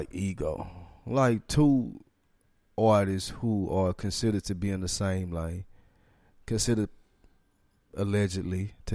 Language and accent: English; the South, United States; We don't really fuck with … Like, we're from the South.